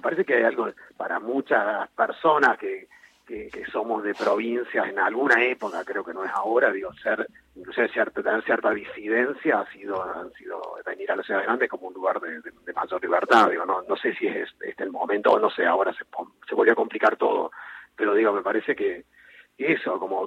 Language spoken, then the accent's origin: Spanish; Córdoba, Argentina; Yo soy cordobés.